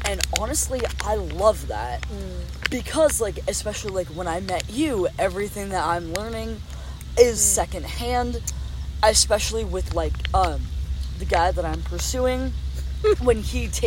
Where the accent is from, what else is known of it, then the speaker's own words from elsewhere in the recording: California, United States; I definitely get, like, an outsider's perspective being from up north and from the Bay